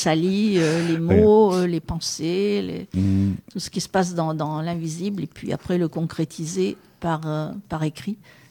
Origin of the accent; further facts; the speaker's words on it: Arras, Hauts-de-France, France; Oui, et je viens justement d'Arras où j'ai fait des dédicaces... il y a quelques jours. J'ai retrouvé ma ville natale